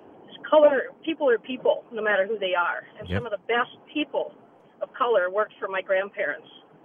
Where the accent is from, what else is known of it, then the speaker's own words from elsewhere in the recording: the South, United States; I grew up in the South with parents that were white, grandparents that lived in a small little town, and we were taught not to see color.